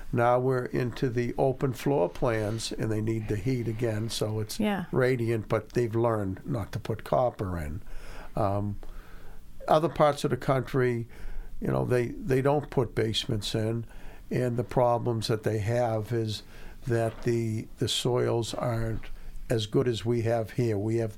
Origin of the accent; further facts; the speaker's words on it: Natick, Massachusetts, United States; also born or lived in Wethersfield; I was brought up in Natick and Weathersfield